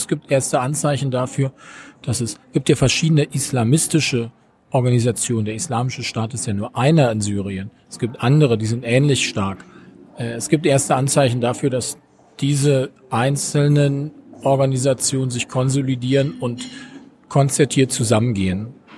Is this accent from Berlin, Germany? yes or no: yes; Berlin, Germany; now in Freiburg, Germany; Ich komme aus Freiburg oder wohne in Freiburg, komme eigentlich aus Berlin. Hört man mir nicht an.